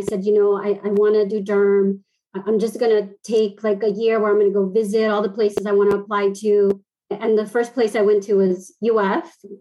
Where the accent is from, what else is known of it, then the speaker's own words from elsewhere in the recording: Miami, Florida, United States; So I'm from Miami. I've pretty much been here all my life. I did undergrad here in Miami, Florida International University